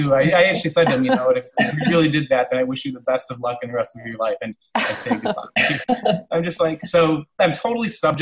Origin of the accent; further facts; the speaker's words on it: Minneapolis, Minnesota, United States; so my hometown is Minneapolis, and my family's still in Minneapolis.